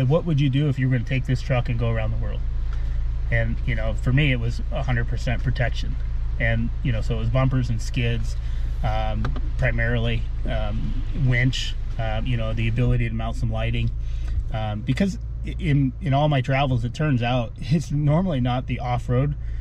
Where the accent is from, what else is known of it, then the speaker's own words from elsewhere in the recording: Montana, United States; Relatively speaking, yeah. It's my home state anyway.